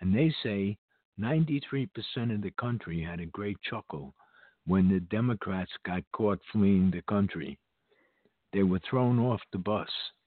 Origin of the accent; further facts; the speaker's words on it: New York, United States; I was growing up in Washington Heights, New York. It was a melting pot.